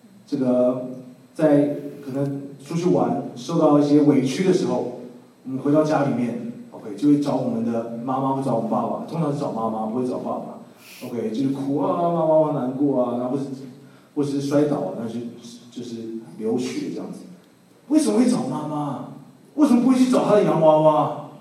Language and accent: Chinese; China; 身为中国人，我们在念这节的时候，我们真是冒冷汗了，是不是？